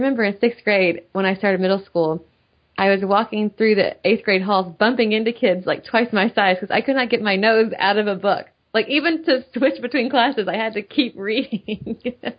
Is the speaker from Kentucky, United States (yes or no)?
yes; Cynthiana, Kentucky, United States; also born or lived in Frankfort; I was born in Frankfort, Kentucky. And when I was six, I moved to Cynthiana and started first grade, and I ended up graduating from Harrison County High School in Cynthiana. And it was a great place to grow up, a small town.